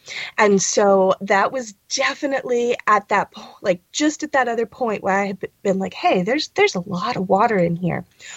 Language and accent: English; United States; Now, my mother's British, and I was raised in the States, but my mother's British, and I had gone there many times.